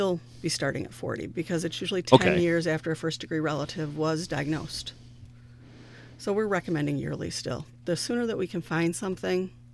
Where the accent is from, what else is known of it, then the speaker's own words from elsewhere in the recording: Elmira, New York, United States; now in Dundee, United States; I'm originally from Elmira. I live in Dundee.